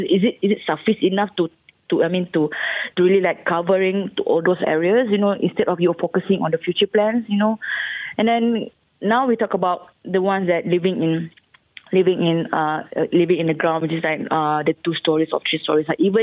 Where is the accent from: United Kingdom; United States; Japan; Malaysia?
Malaysia; Shah Alam, Selangor; from Shah Alam. I'm basically working there for about 4 years already.